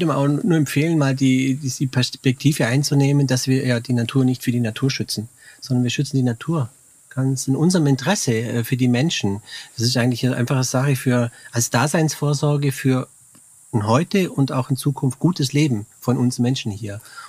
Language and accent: German; Memmingen, Bavaria, Germany; Ich komme aus Memmingen, also da war noch Entdeckungsraum auch in der Siedlung.